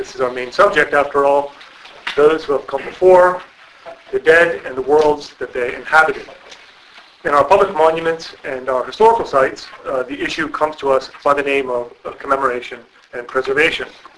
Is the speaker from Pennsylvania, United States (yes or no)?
yes; Gettysburg, Pennsylvania, United States; As Eric mentioned, I grew up in Gettysburg